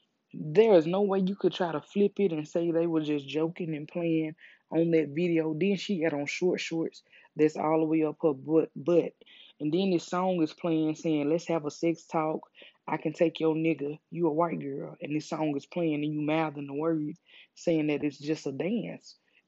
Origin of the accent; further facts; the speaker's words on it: the South, United States; People gonna look at y'all side. I'm from the South, so I know.